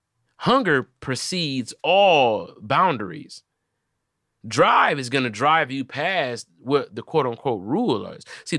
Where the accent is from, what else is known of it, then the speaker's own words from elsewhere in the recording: Detroit, Michigan, United States; I come from Detroit.